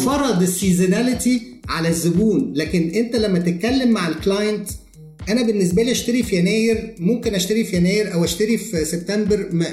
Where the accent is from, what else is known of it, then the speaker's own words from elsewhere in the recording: Egypt; يعني احنا المشكله عندنا في مصر ان لو حاجه نجحت لازم 50 واحد يعملها